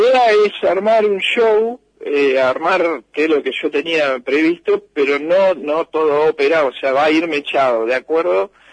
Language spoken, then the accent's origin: Spanish; Bolívar, Buenos Aires Province, Argentina; accent: bolivarense; De hablar la tonada bolivarense, ahí la descubrí. Que la fui perdiendo, pero trato de remarcarla cuando estoy